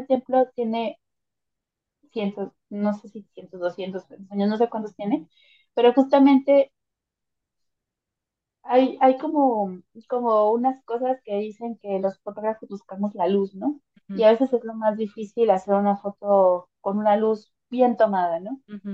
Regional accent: Mexico; somos mexicanos

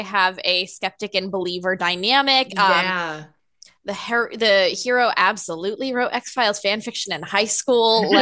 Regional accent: New Jersey, United States; also born or lived in Boston; now in Los Angeles, United States; I am originally from New Jersey, and then I went

